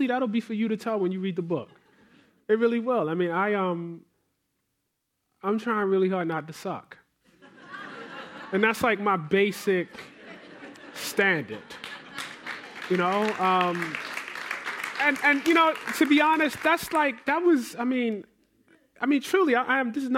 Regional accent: Maryland, United States; I grew up in Tioga Park, where across the street from Mondawmin Mall.

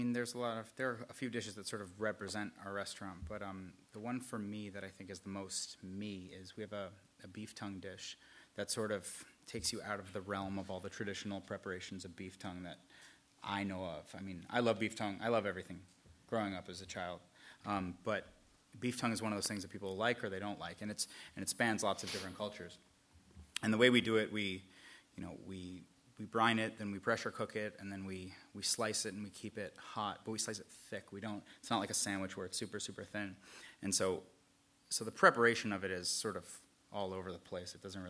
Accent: New York, United States; now in Hermosa Beach, United States; because I'm from New York. And I worked in New York, and I spent so much time in New York.

